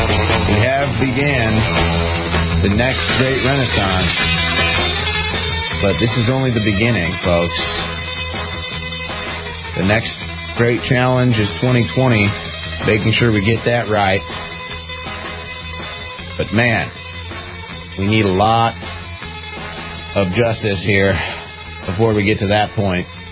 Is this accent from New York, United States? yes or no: no; Missouri, United States; And maybe I have a soft spot for the Waltons because they are from my home state of Missouri